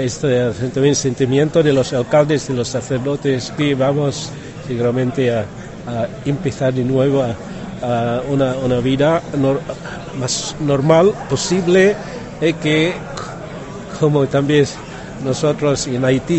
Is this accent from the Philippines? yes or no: yes; Philippines; Spanish is a second language; Soy filipino, entonces sí, tenemos volcanes, terremotos, claro.